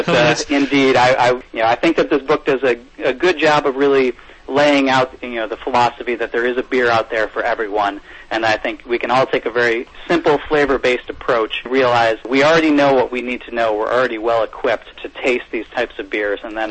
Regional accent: Midwest, United States; But I personally, I grew up in the Midwest, and I'm, you know, there's a long history there of lager beer

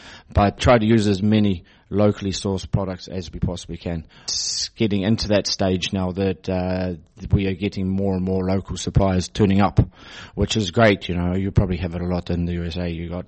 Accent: New Zealand; moved away as an adult; I am from New Zealand, and I have been traveling around the world probably since I was 20, so for the last 12 years.

